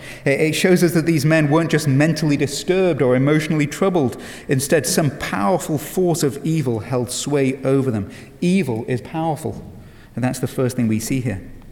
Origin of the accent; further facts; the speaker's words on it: England, United Kingdom; I'm from England, and in the UK, the kids only just went on summer break.